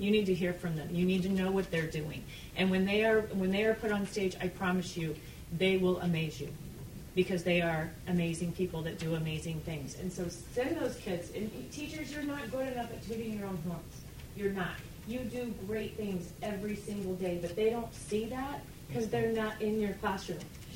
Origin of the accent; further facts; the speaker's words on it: Rockport, United States; I'm from Rockport. I've lived in Maryville my whole life.